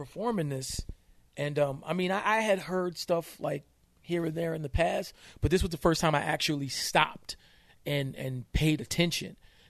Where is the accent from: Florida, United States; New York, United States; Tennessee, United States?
New York, United States; Brooklyn; Oh man, so I come from Brooklyn.